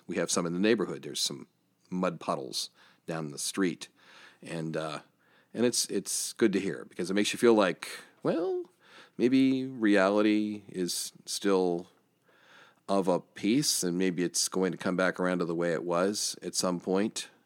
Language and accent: English; Johnstown, Pennsylvania, United States; we're not under a stay-at-home yet here in my hometown of Johnstown, PA